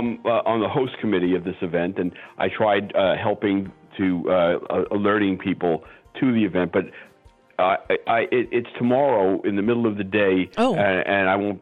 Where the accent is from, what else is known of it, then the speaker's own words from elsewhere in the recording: United States; yeah, it's really kind of safe for you, but I'm an American.